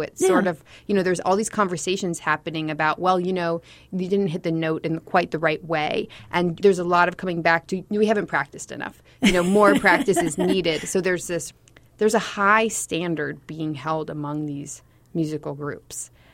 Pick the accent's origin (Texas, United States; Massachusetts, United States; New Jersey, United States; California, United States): California, United States; Erin and I are both from states that share a border with Mexico. I'm from California, and she was born in Arizona, I think.